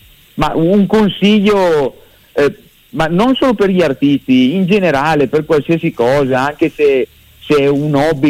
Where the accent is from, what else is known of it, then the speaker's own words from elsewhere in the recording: Bergamo, Lombardy, Italy; accent: Bergamasque; perché si sente dall'accento che sono bergamasco, quindi essendo di Bergamo